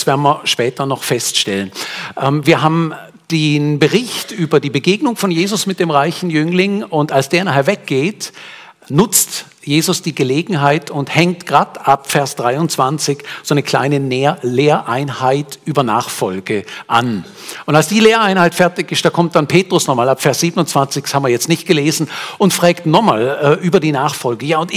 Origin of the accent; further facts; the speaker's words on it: Switzerland; dass unter den ersten reichsten Nationen wir als Schweizer sind